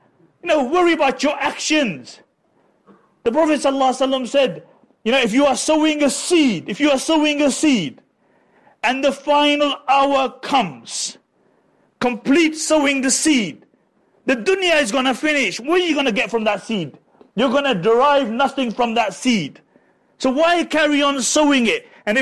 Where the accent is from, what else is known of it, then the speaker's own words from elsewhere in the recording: Pakistan; don't come out with the thing that, man, this guy's racist, I'm a Pakistani, yeah?